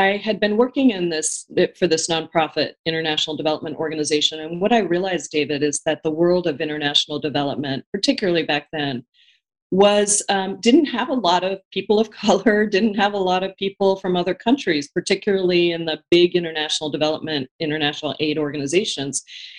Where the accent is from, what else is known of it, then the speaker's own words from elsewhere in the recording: Kerala, India; I spent some time in Kerala, which is my home state.